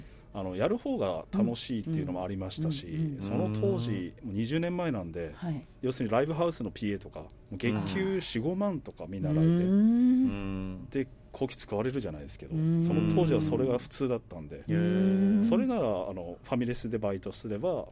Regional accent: Isahaya, Nagasaki, Japan; 僕は生まれも育ちも諫早になりますけど

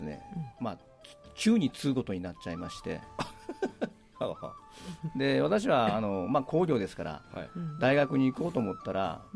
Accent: Minamishimabara, Nagasaki, Japan; 出身ですね南島原市の上総町って

